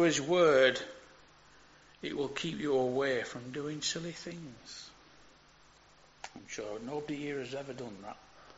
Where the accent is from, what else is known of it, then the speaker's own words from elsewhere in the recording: Burnley, North West England, United Kingdom; I'm from Burnley, I tend to drop my H's.